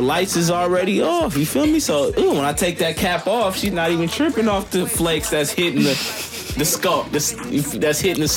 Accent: New Jersey, United States; And I'm from New York. I'm from Jersey. … I'm out at 6:30

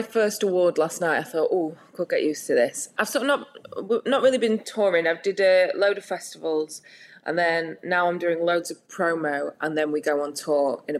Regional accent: Rotherham, Yorkshire and the Humber, United Kingdom; born there; Yeah, I was 86. I was born

